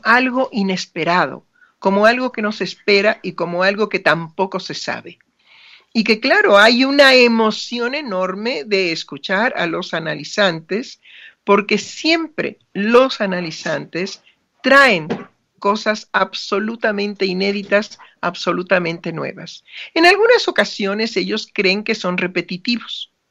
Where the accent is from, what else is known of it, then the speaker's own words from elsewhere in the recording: Mexico; no cabe duda que somos mexicanos. Ahí está el diminutivo